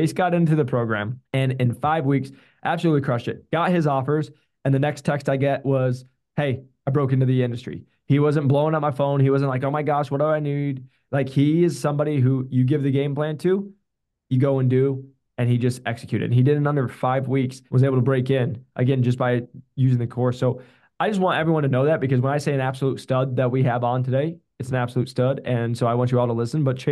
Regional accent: Omaha, Nebraska, United States; I'm from the Omaha area.

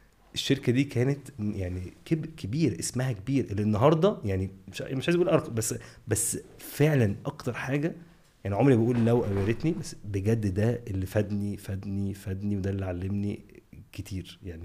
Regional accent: Alexandria, Alexandria Governorate, Egypt; انا اصلا من اسكندريه

